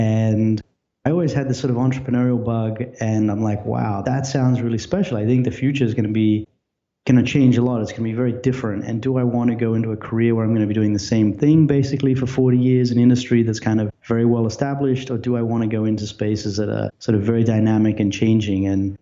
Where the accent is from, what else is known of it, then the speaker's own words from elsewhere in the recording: Brisbane, Queensland, Australia; so I grew up in Brisbane, Australia